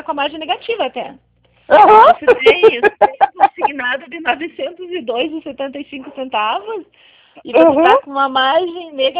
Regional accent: Curitiba, Paraná, Brazil; eu sou de Curitiba.

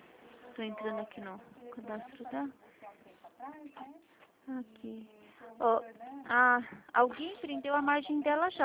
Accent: Atibaia, São Paulo, Brazil; Só que eu já fui para Atibaia, eu sou de Atibaia, na verdade.

